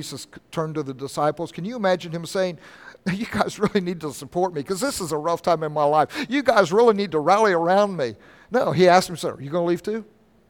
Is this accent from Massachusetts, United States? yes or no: no; Oklahoma, United States; also born or lived in Kansas; You know, I consider myself an Oklahoman, even though I was born in Kansas.